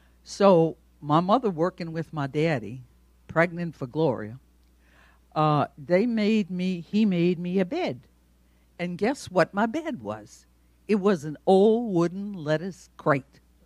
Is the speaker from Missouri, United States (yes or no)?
no; New Orleans, Louisiana, United States; born there; I was born in New Orleans, so now everybody knows where I come from.